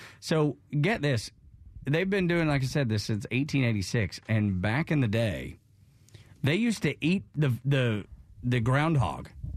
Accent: Georgia, United States; I grew up in Northwest Georgia doing that.

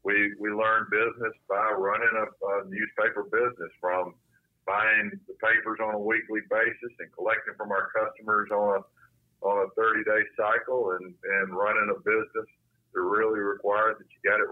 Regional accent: Salisbury, North Carolina, United States; Yeah, I grew up in Salisbury, North Carolina.

